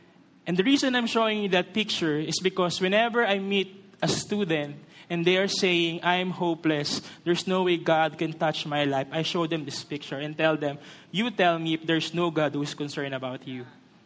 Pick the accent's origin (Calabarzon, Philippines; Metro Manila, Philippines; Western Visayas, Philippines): Metro Manila, Philippines; Sampaloc; I grew up in Sampaloc.